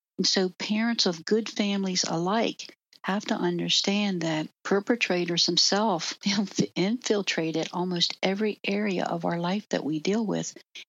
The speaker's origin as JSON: {"language": "English", "region": "West Virginia", "country": "United States", "tie": "born or raised there", "said": "I'm not that old, but I was raised in West Virginia. Mm-hmm. West Virginia is almost heaven."}